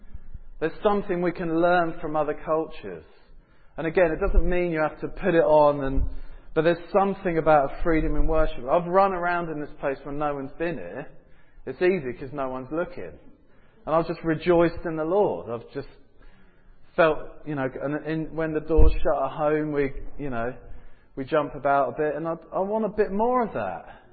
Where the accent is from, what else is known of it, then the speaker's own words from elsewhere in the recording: England, United Kingdom; I'm English. That's the reality. I can't help it. I'm English.